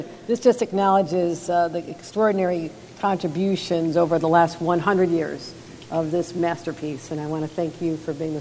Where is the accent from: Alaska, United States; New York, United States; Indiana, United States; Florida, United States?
New York, United States; Buffalo; I've got 3,000 in my hometown in Buffalo.